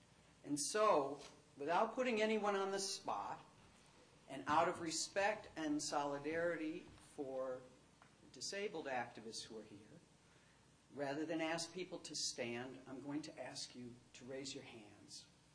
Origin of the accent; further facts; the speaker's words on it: Buffalo, New York, United States; I grew up in Buffalo. I could have walked across the so-called Peace Bridge. It was so close.